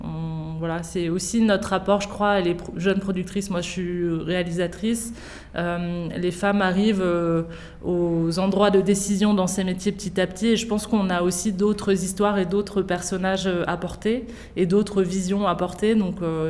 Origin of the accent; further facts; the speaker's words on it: Normandy, France; La première, c'est parce que je suis normande d'origine, moi.